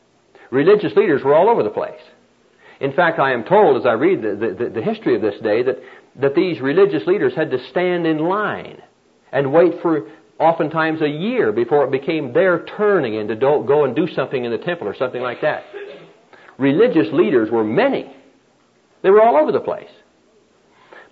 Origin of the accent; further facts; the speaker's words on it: Midwest, United States; I've worked in the fields. I'm from the Midwest.